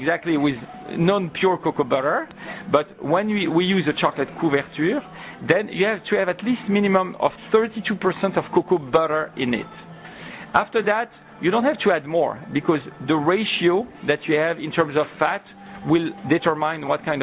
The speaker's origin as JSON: {"language": "English", "town": "Paris", "region": "Île-de-France", "country": "France", "tie": "born or raised there", "second_language": "English", "said": "And I was raised in Paris"}